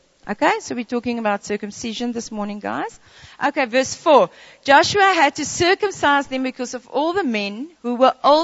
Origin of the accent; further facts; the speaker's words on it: Western Cape, South Africa; also born or lived in Johannesburg; We used to stay in Joburg, and Mac, I grew up in the Cape